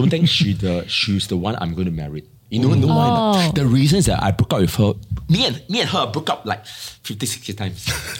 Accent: China; now in Singapore; I come from China, come to Singapore, right?

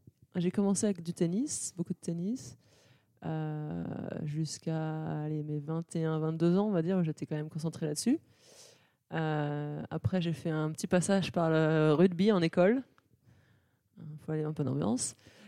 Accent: Montgeron, Île-de-France, France; je veux dire région parisienne, dans l'Essonne. Montgeron, pour être exact.

